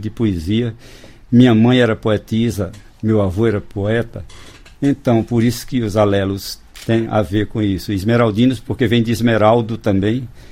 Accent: Missão Velha, Ceará, Brazil; Eu nasci em Missão Velha, por sinal tem no mapa ainda, viu?

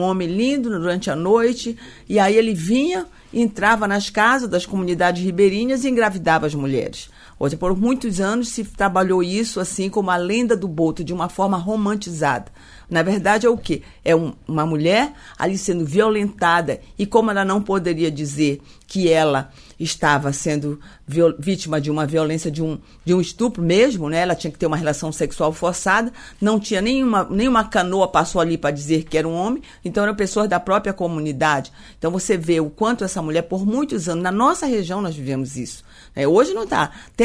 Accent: Amapá, Brazil; eu sou da Amazônia também, eu sou do estado Amapá

